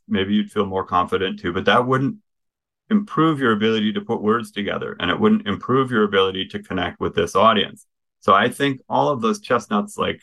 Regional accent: Midwest, United States; I'm pretty thoughtful. I'm from the Midwest. We don't do rah-rah.

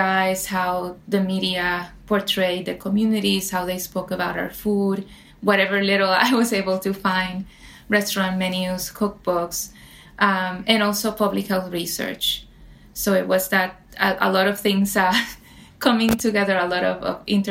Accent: Puerto Rico; now in United States; I was born and raised in Puerto Rico

